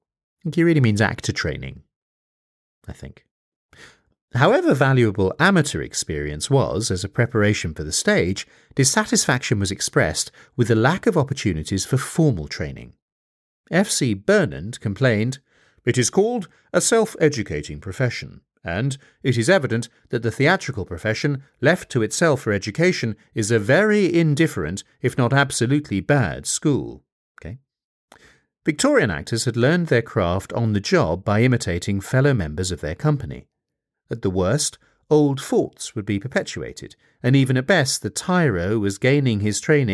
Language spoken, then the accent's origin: English; Chatham, South East England, United Kingdom; in Chatham in the Medway Towns, which, as it happens, is my hometown. It's the place where I lived.